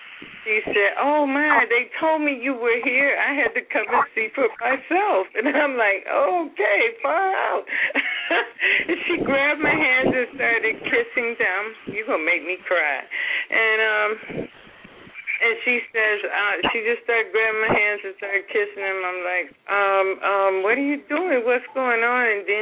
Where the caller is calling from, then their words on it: Detroit, Michigan, United States; from Detroit.